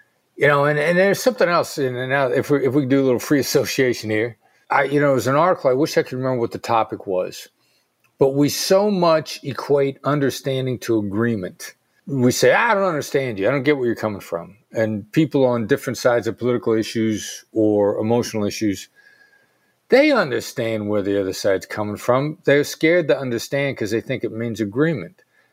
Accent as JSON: {"language": "English", "region": "Iowa", "country": "United States", "tie": "born or raised there", "said": "And I grew up in Iowa. I'd never been anywhere."}